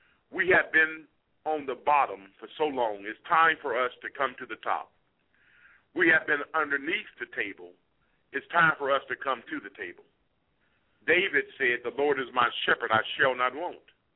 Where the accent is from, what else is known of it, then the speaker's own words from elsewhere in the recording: Ethiopia; I am from Ethiopia. My roots come out of Solomon.